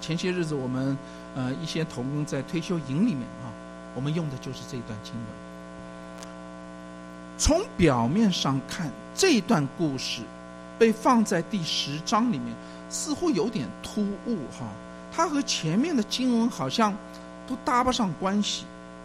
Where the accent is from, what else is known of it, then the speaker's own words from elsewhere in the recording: China; 就像我们中国人一样哈